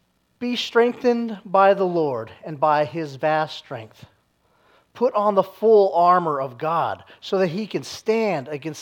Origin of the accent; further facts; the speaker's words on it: Texas, United States; I am from Texas, so howdy, y'all.